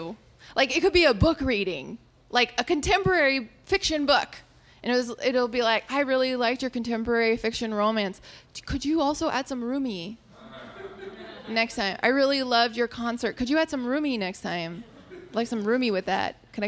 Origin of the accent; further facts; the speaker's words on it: California, United States; We're from California, so it really doesn't matter.